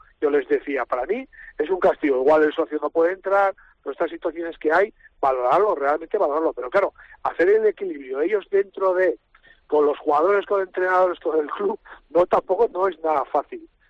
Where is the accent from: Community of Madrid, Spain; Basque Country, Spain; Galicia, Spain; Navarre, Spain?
Navarre, Spain; como navarro